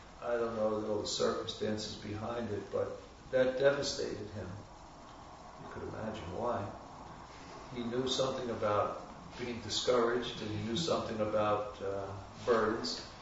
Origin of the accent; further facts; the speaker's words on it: New York, United States; from New York, and if you're ever in New York, come and visit, say hello